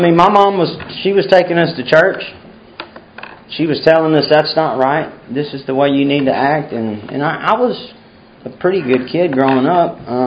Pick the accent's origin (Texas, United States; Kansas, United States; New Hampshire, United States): Texas, United States; Waxahachie; Anyways, guys, I grew up in Waxahachie, Texas. I was born, I'm 29 years old. I grew up in a wonderful family.